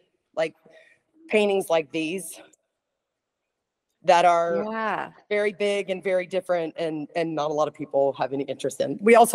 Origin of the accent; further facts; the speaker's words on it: Mississippi, United States; We're getting ready to move back to my hometown, we think. And there's about 30,000 people there, and it's in Mississippi.